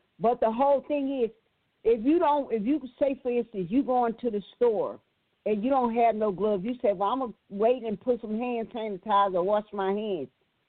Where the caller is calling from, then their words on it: New Jersey, United States; I'm calling from Jersey.